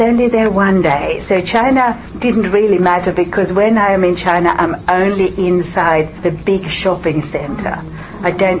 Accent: Sweden; English is a second language; Sweden, which is my home country

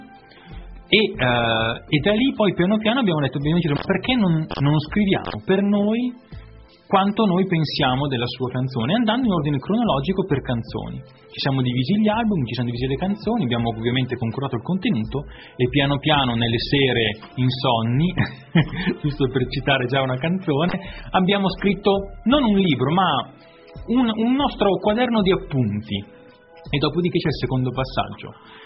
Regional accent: Varese, Lombardy, Italy; poi noi sono di Varese, quindi nella provincia, nella regione

